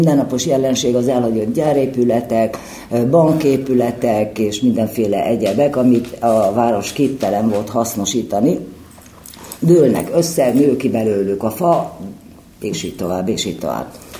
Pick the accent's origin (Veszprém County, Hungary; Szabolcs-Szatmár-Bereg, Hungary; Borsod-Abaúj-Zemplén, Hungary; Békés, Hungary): Borsod-Abaúj-Zemplén, Hungary; Ózd; Ózdról jöttem, a hétestől már biztosan hallott az egész ország